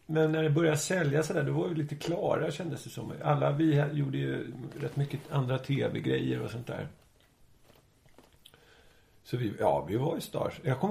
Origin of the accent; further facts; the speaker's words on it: Borås, Västra Götaland County, Sweden; born there; Jag är född i Borås och det är så skönt att komma.